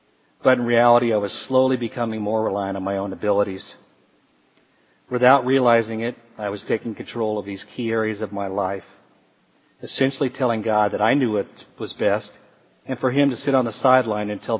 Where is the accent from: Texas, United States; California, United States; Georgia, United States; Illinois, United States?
California, United States; Long Beach; I was born in Long Beach, California, was raised there and spent the majority of my life in that area until the last few years.